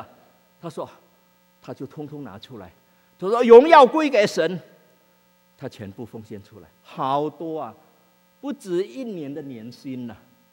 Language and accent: Chinese; Indonesia; 我是出生长大在印尼的华侨，18岁，1956年高中毕业以后